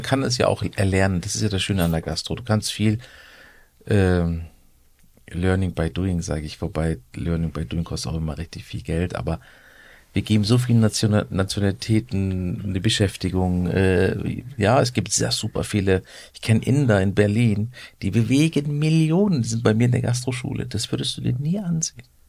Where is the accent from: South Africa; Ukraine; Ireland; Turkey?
Turkey; now in Germany; Also ich bin Türke, wissen ja alle